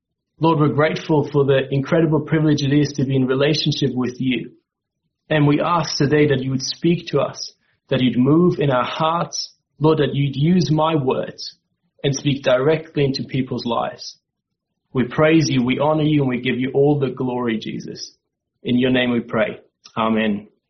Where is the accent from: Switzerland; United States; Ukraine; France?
Switzerland; now in Australia; I grew up in Switzerland and have now been living in Australia for the last 7 years.